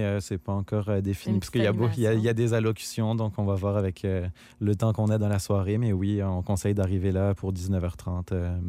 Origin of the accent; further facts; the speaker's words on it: Grand Est, France; dans le fond, c'est un clin d'œil à ma région natale. Je viens de la région du Champagne.